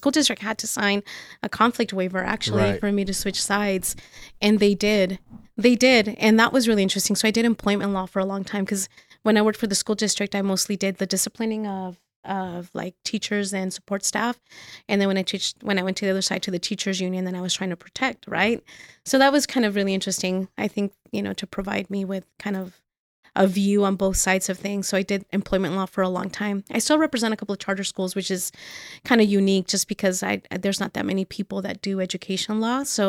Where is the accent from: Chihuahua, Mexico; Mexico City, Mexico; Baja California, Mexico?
Chihuahua, Mexico; Ciudad Juárez; I'm from the east side too. I'm from the east side. I'm originally from Juarez.